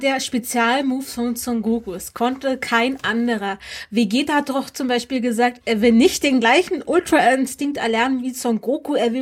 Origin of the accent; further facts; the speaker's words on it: Berlin, Germany; Ich komme aus Berlin, ich muss auch noch arbeiten, tut mir wirklich leid.